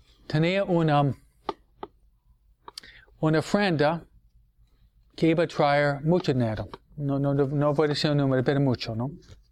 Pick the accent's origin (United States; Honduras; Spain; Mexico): United States; New York; No, yo nunca viví allá. Nunca viví allá. Yo soy neoyorquino, ¿no?